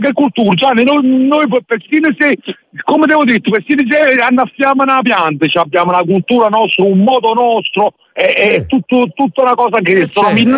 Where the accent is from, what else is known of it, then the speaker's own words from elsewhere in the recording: Giugliano, Campania, Italy; io non sono nemmeno del centro di Napoli, io sono di Giugiano. Sono di Giugiano